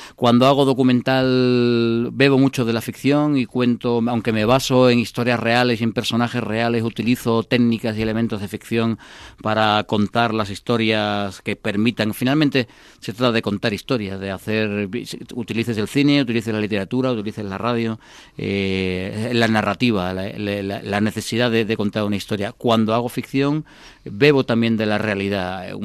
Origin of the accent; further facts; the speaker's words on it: Seville, Andalusia, Spain; born there; also born or lived in Cádiz; now in Madrid, Spain; aunque nací en Sevilla, tengo más, actualmente más raíces en Cádiz, aunque vivo en Madrid desde el año 80, pero bueno, a Cádiz voy cada dos por tres